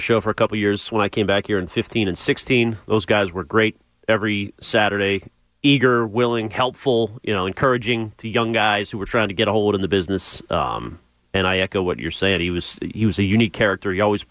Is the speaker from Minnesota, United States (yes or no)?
no; Pittsburgh, Pennsylvania, United States; You know, I was from Pittsburgh.